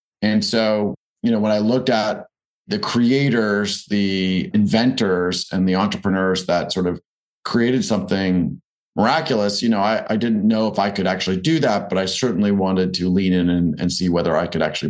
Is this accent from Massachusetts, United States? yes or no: yes; Newton, Massachusetts, United States; I grew up in Boston, actually in Newton, Massachusetts. I grew up on Lake Avenue.